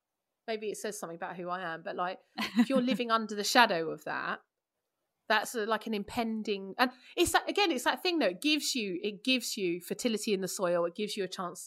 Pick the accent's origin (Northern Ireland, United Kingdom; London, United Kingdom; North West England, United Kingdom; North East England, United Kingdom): London, United Kingdom; I mean, I'm from East London, you know, we don't have them knocking around our landscape, and there's none in England